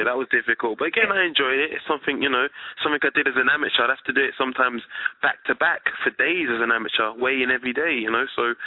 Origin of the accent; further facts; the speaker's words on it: England, United Kingdom; I'm English. I'm English. I was born in England.